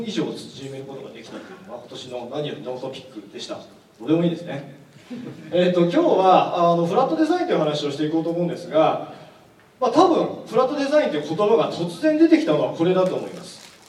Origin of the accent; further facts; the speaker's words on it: Gifu, Japan; 。今年の個人的なトピックはですね、5月に地元の岐阜でマラソン大会に出たんですが